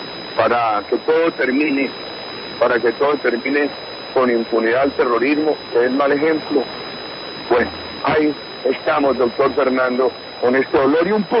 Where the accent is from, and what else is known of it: Colombia